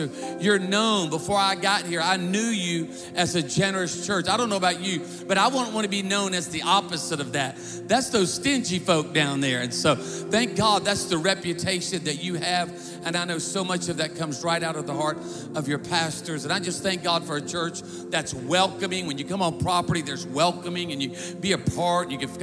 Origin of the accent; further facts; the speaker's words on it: Myrtle Beach, South Carolina, United States; also born or lived in Baton Rouge; now in Birmingham, United States; I was raised in Myrtle Beach, but I pastored a church for 20 years in Baton Rouge, Louisiana.